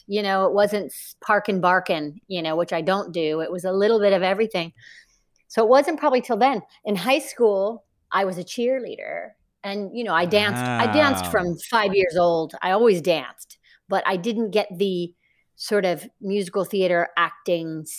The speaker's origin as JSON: {"language": "English", "region": "Kentucky", "country": "United States", "tie": "born or raised there", "said": "I grew up in Northern Kentucky, a small town in Kentucky, and I didn't know, oh, Broadway, like this is how I'm going to get there."}